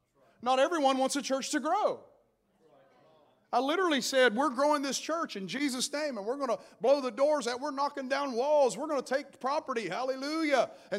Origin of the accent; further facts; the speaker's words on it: Appalachia, United States; I'm from the Appalachian Mountains, so you can run, dance, and shout and do whatever you want to do.